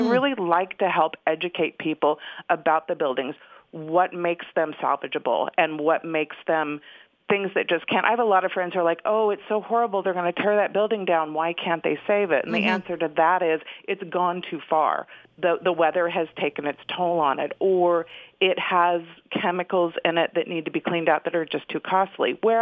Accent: Illinois, United States; born there; moved away as an adult; also born or lived in California; I am not from Delaware. I was actually born in Illinois, but I moved to California when I was 18, and I lived there for over 35 years, which I'm told makes me a native of California.

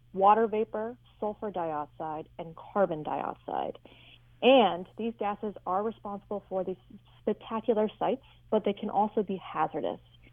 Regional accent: Hawaii, United States; I grew up on Hawaii Island, and so volcanic eruptions were just a fact of life.

